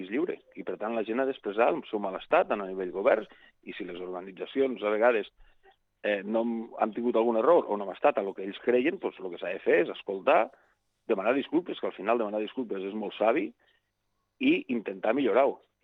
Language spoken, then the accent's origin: Catalan; Catalonia, Spain; aquí a Catalunya, penseu els que som de Lleida